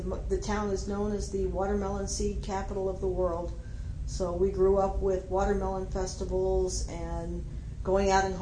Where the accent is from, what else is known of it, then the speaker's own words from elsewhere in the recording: North Miami, Florida, United States; Hey, I was born in Miami, Florida, 1957, a very, very hot July.